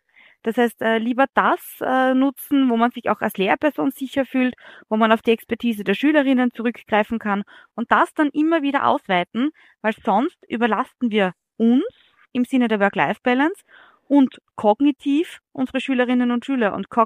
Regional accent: Austria; dann bin ich als Österreicherin auch im Winter.

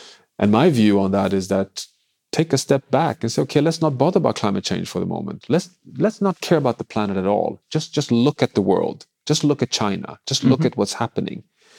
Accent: Sweden; English is a second language; my home country, Sweden

